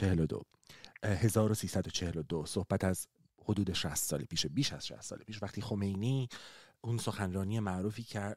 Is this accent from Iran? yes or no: yes; Iran; میگفتم حالا من ایرانیم،